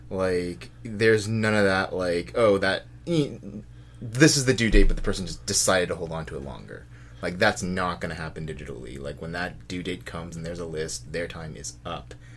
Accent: Glendale, United States; Like, that's actually my childhood library, because I was born in Glendale, and, like, I lived there for a while, like, when I'm, you know, before the 2000s rolled around.

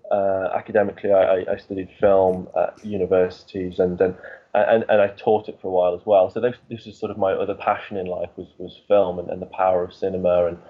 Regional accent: West Midlands, United Kingdom; There was a UFO incident that occurred in my village growing up in Staffordshire, yeah.

